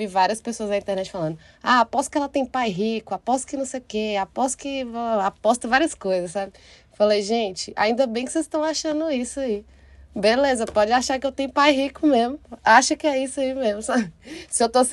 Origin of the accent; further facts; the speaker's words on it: Itaobim, Minas Gerais, Brazil; moved away as an adult; also born or lived in Montes Claros / Belo Horizonte; now in São Paulo, Brazil; Eu saí de Itaiobeiras, fui para Montes Claros para ser cantora. Montes Claros é tipo a maior cidade do norte de Minas. E eu fui para Montes Claros para ser cantora. Depois fui para Belo Horizonte. E agora tô em São Paulo.